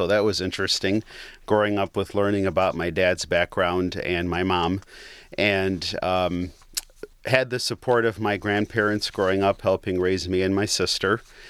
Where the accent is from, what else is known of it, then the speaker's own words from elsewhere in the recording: Southfield, Michigan, United States; I grew up in Southfield, Michigan, was born in May 15th, 1989, to two parents of Middle Eastern descent.